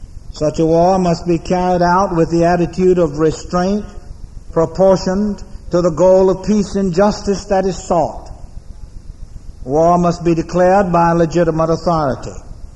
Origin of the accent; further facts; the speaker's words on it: United States; the driver recognizing that I was from the States. I don't know why I have no accent.